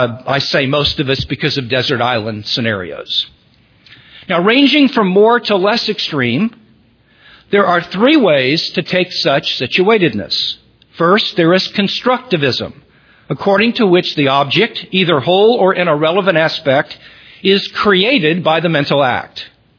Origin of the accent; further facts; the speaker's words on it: Missouri, United States; that I grew up in Missouri, biblical truth